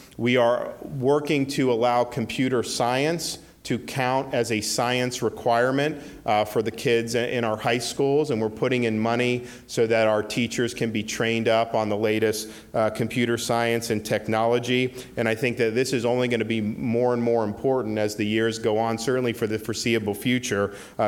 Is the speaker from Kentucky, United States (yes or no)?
no; Dunedin, Florida, United States; I mean, I grew up in Dunedin, had never been to New England in my life, got recruited to play baseball places like Princeton, Yale, and Harvard, and ended up going to Yale.